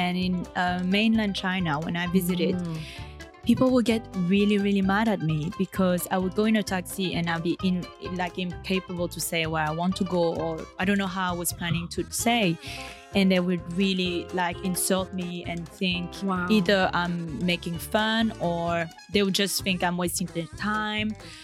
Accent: French Polynesia; oh, it's okay, I come from Tahiti. So then I'm like, my family's okay, they're in Tahiti.

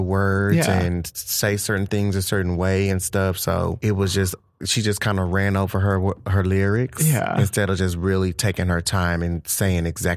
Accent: Texas, United States; You know I'm from Texas and a sailor, okay?

